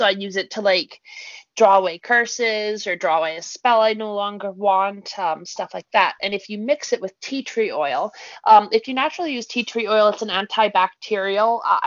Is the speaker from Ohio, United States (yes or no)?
no; Grand Forks, North Dakota, United States; I have water from a crossroads, which is, like, from my hometown, which is, like, has a big theme around being, like, the Grand Forks